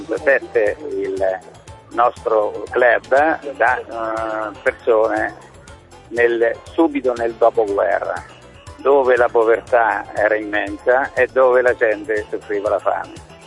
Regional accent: Civitanova Marche, Marche, Italy; Io vengo dalle Marche, Civitanova Marche, e allora era una piccola cittadina bombardata, mentre i tedeschi facevano la ritirata, bombardata dagli alleati. E avevano distrutto Civitanova Marche.

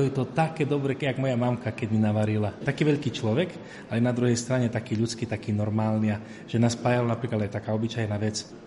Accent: Zemplín, Slovakia; že sme východniari, že sme zo Zemplína

